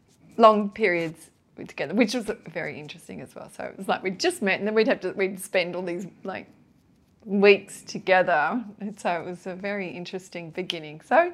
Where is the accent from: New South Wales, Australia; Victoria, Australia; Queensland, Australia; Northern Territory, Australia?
New South Wales, Australia; Wagga Wagga; born there; Yeah, I was born in Wagga Wagga country.